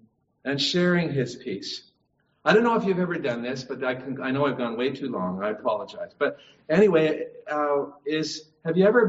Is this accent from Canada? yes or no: yes; Canada; One of the things that I love about being a Canadian, there's lots which I'm embarrassed about being a Canadian, but there's lots that I love.